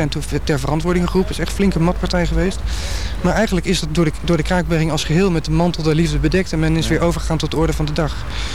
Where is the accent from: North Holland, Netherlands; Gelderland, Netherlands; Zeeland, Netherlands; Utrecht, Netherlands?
North Holland, Netherlands; Amsterdam; En ik kwam zelf uit de Staatsliedenbuurt.